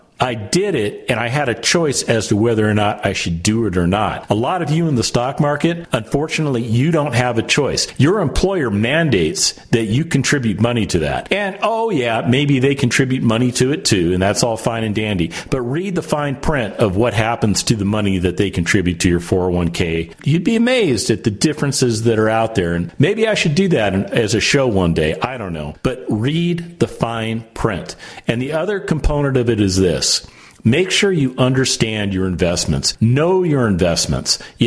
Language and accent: English; Las Vegas, Nevada, United States; Now, I have to admit, when I was a kid, I grew up in Las Vegas